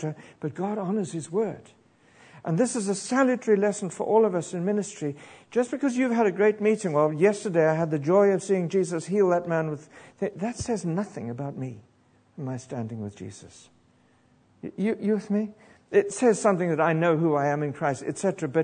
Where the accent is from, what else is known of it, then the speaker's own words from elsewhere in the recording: South Africa; I'm not British, I'm South African, but don't be so British.